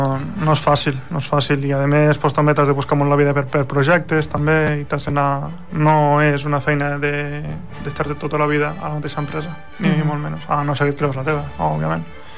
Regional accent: Lleida, Catalonia, Spain; jo sóc de Lleida, i tenen la perspectiva de que estàs a dalt dels Pirineus. Dius, no, que Lleida també és pla, que Lleida és molt gran

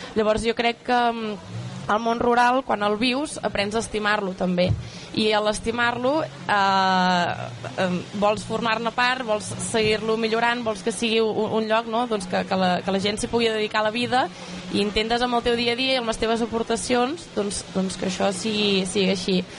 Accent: Montmajor, Catalonia, Spain; soc d'una família que ve d'origen ramader, soc de Can Sabata, de Montmajor.

